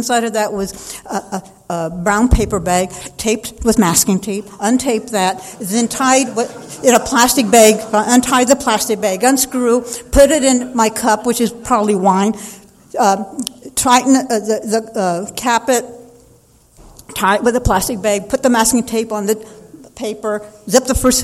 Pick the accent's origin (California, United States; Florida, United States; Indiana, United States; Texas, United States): California, United States; Los Angeles; also born or lived in Santa Paula; But anyway, I was born in Santa Paula, California. We moved to Los Angeles. My father bought a liquor store.